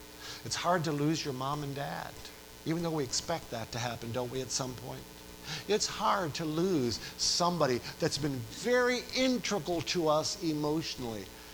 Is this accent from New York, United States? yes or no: yes; New York, United States; I grew up, even though my dad was a hard person to get along with, I grew up and I was born in Western New York on that farm until I was 17 years old and chose to go to college.